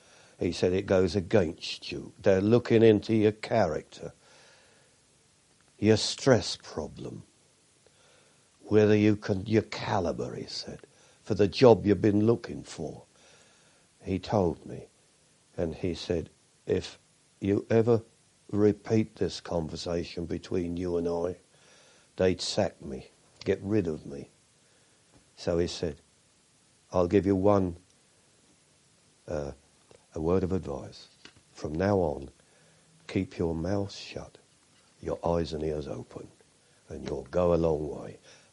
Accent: England, United Kingdom; born there; I'm an Englishman. I'm born in England.

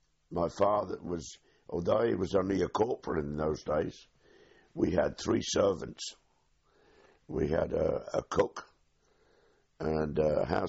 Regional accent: Ealing, London, United Kingdom; born there; Yes, I was born in Ealing, in London, in 1924.

